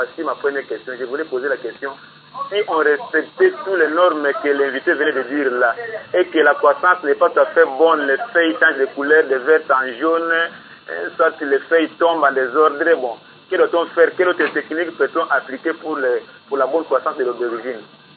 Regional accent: Kikwit, Kwilu, DR Congo; qui cultive les aubergines dans mon village natal. Moi aussi, je les cultivais d'ailleurs.

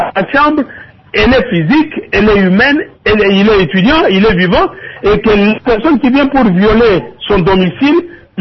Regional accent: DR Congo; Chez nous en RDC

